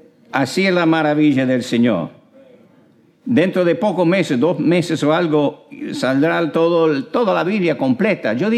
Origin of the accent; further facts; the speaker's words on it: Cuba; born there; Y ustedes saben que nací en Cuba y de vez en cuando viajo ahí